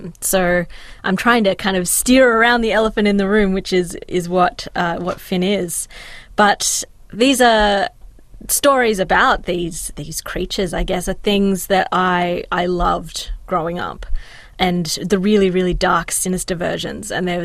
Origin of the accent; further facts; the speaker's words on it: Kiama, New South Wales, Australia; So I grew up in Kiama on the south coast of New South Wales. And when I was growing up there in the 90s, it was a lot smaller than it is now.